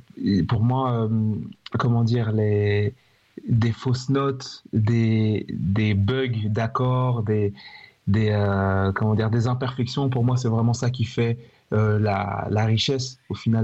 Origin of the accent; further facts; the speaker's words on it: Brussels, Brussels-Capital Region, Belgium; moi je suis de Bruxelles